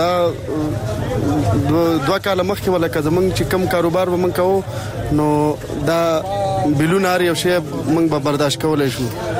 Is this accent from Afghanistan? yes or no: no; Dir, Khyber Pakhtunkhwa, Pakistan; السلام علیکم، زه خو د دیر یم او